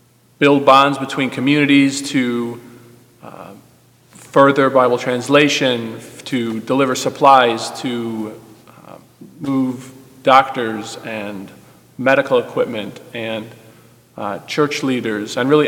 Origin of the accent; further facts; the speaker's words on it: Park Ridge, Illinois, United States; moved away as an adult; now in Peru; I was born here in Park Ridge, raised here, attended Maine South, and then left for school, met my wife in Bolivia, and now we have the privilege of serving in Peru.